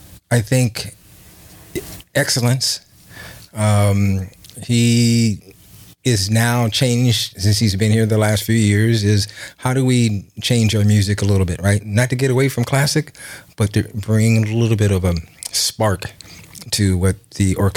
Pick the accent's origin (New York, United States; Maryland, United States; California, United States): California, United States; Long Beach; You know, I'm from Long Beach, California originally, so they have one